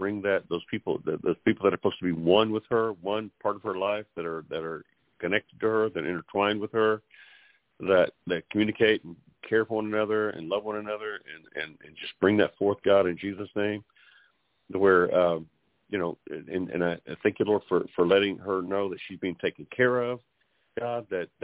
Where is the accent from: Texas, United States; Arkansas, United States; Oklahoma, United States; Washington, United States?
Texas, United States; Farwell; I came from a little town called Farwell, Texas, and then everybody we knew lived in Clovis. It was about 8 minutes away